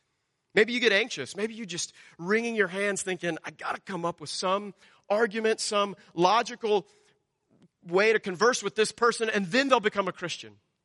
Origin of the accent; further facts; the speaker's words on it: United States; I'm American. Of course I'm a materialist.